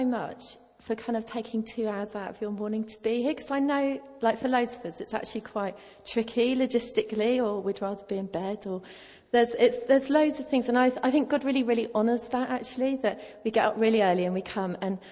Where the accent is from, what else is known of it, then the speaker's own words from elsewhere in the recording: South East England, United Kingdom; I was born and bred in the New Forest, so I spent most of my childhood up trees and around trees.